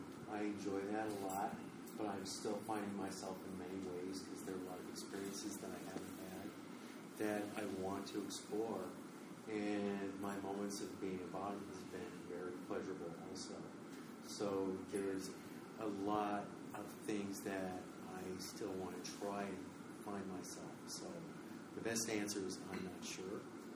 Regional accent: Michigan, United States; also born or lived in Los Angeles; now in San Diego, United States; I've lived in San Diego for about 15 years now. I was originally from L.A., but I wasn't raised there. I was raised in Michigan, a very remote area of the United States.

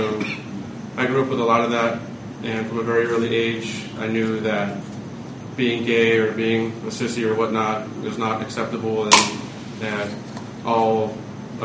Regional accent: Oceanside, California, United States; I'm from Oceanside.

